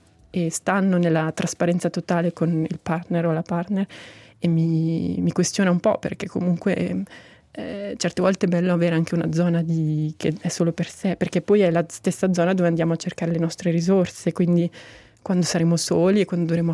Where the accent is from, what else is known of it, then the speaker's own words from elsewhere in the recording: Monteceneri, Ticino, Switzerland; sono cresciuta a Monteceneri, Camignolo di Fuori più esattamente, nel nucleo di Camignolo di Fuori